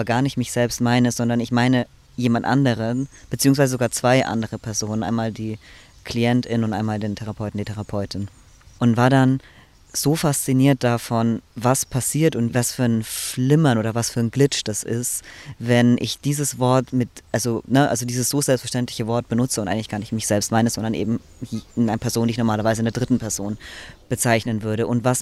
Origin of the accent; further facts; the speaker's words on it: Germany; Also meine Eltern leben in Deutschland. Ich bin auch in Deutschland größtenteils aufgewachsen und meine Familie ist in Ungarn.